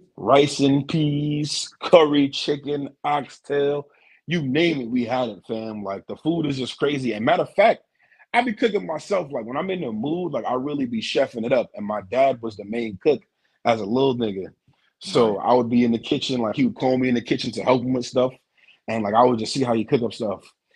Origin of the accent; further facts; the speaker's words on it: New York City, New York, United States; grew up, born and raised in the Bronx, New York. But both of my parents are Jamaican. I'm the youngest of 6 kids.